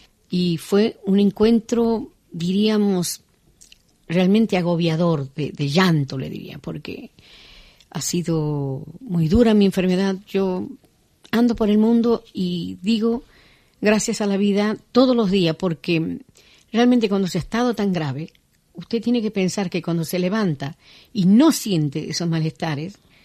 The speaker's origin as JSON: {"language": "Spanish", "region": "Tucumán", "country": "Argentina", "said": "Era tucumano como yo, somos aguerridos los tucumanos"}